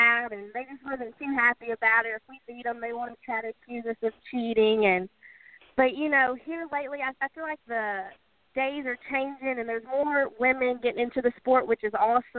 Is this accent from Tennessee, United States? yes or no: yes; Nashville, Tennessee, United States; You know, we grew up around Nashville as well, but dirt was mainly it.